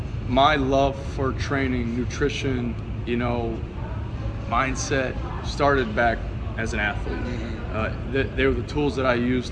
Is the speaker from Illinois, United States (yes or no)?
no; Alabama, United States; So, born and raised in Alabama, played high school football at Prattville High, went on to play college football at UAB